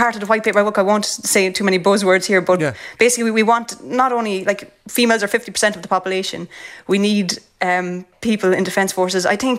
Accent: Carlow, Leinster, Ireland; And I've 6 brothers and a sister, and I come from Carlow.

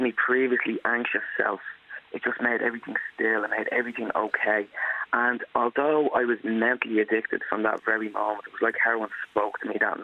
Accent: Blanchardstown, Leinster, Ireland; also born or lived in Drumheath; Home for me, I lived most of my life since I was 6 years of age in Blanterstown in West Dublin.

